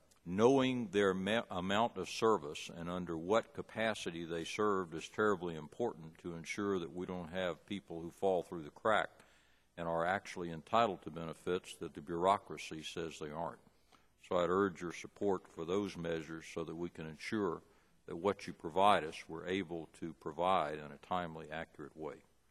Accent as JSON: {"language": "English", "country": "United States", "said": "I'm an American soldier, and I'm proud to serve in that capacity."}